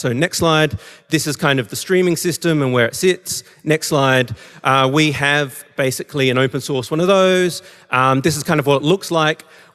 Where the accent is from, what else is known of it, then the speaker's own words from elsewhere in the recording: Australia; I'm from Australia